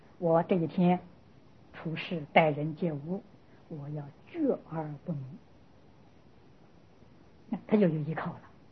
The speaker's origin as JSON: {"language": "Chinese", "country": "China", "said": "就像我们中国人家的供祖先牌位，不忘本。"}